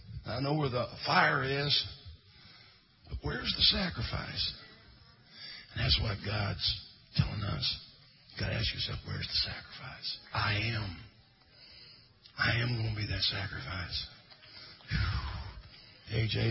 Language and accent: English; Midwest, United States; I'm from the Midwest. Don't be doing that to me. It's got to be Joe or Sally.